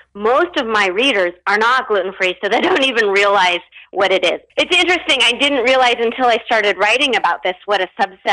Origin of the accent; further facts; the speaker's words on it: California, United States; I'm from California. I can't go to a potluck unless there's a vegan and vegetarian option.